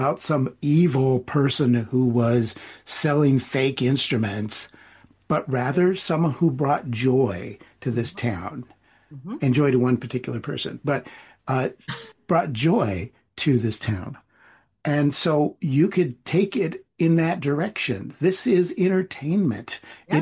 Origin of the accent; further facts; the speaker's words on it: Western United States, United States; you have to remember, I'm from the West, so I think Conestoga wagon.